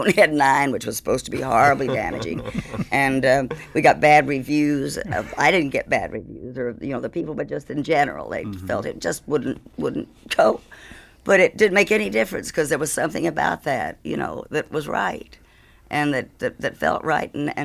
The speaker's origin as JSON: {"language": "English", "town": "Houston", "region": "Texas", "country": "United States", "tie": "born or raised there", "said": "And so I won, in Houston, my hometown."}